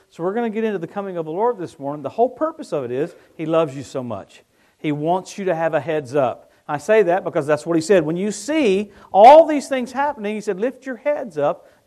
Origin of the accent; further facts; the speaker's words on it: the South, United States; But you get me because we're from the South.